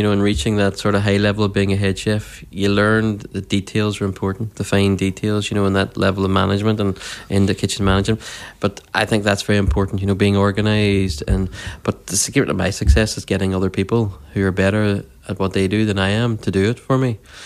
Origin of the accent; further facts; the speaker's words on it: Derry, Northern Ireland, United Kingdom; And I says, we're from Derry.